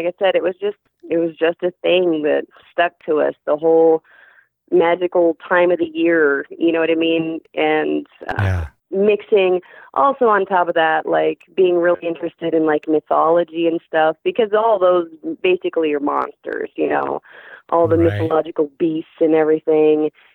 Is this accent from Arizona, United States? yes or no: yes; Arizona, United States; But we grew up in Arizona. We still live here in Hades.